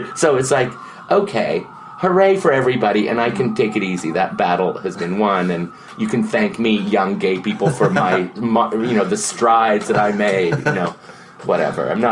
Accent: Seattle, Washington, United States; So, I grew up in Seattle, which was very multicultural, a word I hate, and that wasn't even a word then.

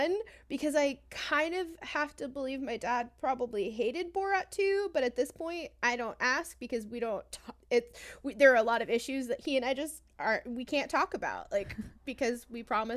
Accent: Oklahoma, United States; also born or lived in New York; so I am originally from New York, but I grew up in Oklahoma

